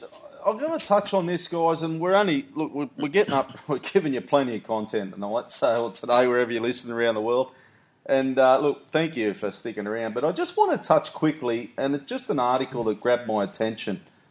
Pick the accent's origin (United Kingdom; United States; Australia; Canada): Australia; I'm an Aussie.